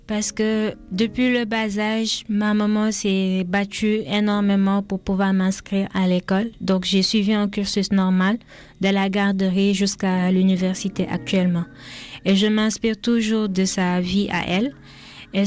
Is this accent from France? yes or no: no; Sédhiou, Senegal; Je suis née et j'ai grandi en Casamance, en particulier dans la région de Sédhiou.